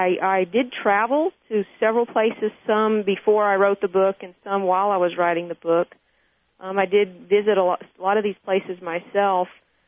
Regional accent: the South, United States; I really, you know, as a Southerner, the stories are often told of supernatural and unexplained events, so I do have that background.

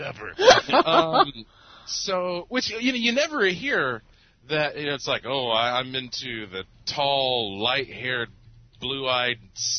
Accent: Milwaukee, Wisconsin, United States; Yeah, but hey, I came from Beer City, so I was kind of screwed, right?

